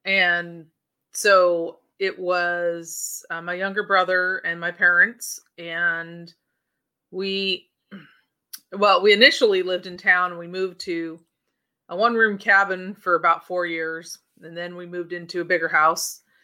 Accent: Port Angeles, Washington, United States; And so I grew up in Port Angeles, Washington, about 3 or so hours from Seattle.

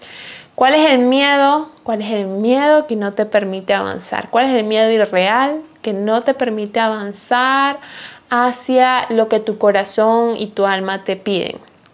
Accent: Venezuela; moved away; also born or lived in Austria; dejé ir el país en donde vivía dos veces, porque me fui de Venezuela, luego estaba viviendo en Austria y me fui de Austria

